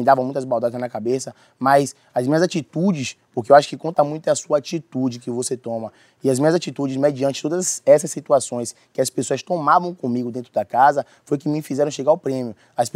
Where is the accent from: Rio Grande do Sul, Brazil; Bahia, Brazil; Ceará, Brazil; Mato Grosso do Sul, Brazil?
Bahia, Brazil; Salvador; eu sou preto, eu sou uma pessoa preta, né? Eu sou um jovem que vim da periferia, né, de lá de Salvador, do bairro de Cajazeiras